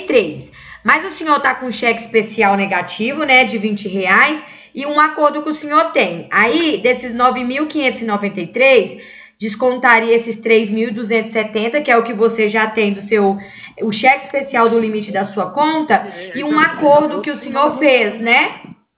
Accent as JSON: {"language": "Portuguese", "town": "Ribeirão Preto", "region": "São Paulo", "country": "Brazil", "said": "Eu sou de Ribeirão Preto"}